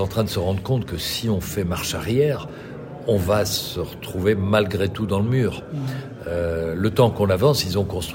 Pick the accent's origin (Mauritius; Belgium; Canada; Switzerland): Belgium; pencherais plutôt pour un ADN belge qui n'est pas le même que sur le restant de la planète.